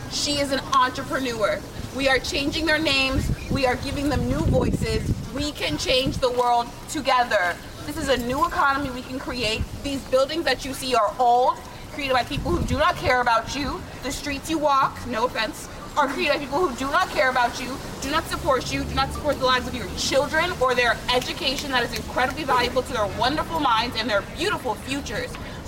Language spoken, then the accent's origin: English; Virginia, United States; born there; I am a first-generation Congolese American. I was born in Loudoun Abused Women's Shelter in Virginia